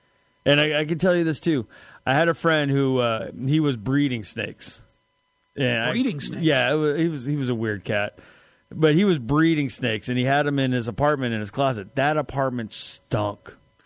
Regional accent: Northern Canada, Canada; I grew up in Northern Canada. Can't stand the heat.

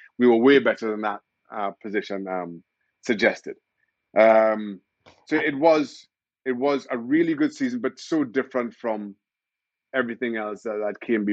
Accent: Trinidad & Tobago; growing up in Trinidad and Tobago, through the 80s

